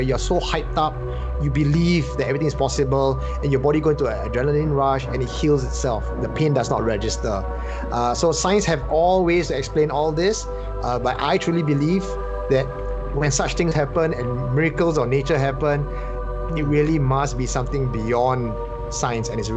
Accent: Singapore; So I think being Singaporean or Asian in this case, generally everyone believes there is supernatural in places.

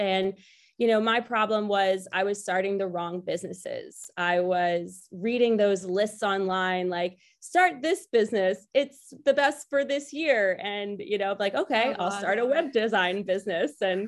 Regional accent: Philadelphia, Pennsylvania, United States; Hi, everybody. I am from Philadelphia, Pennsylvania

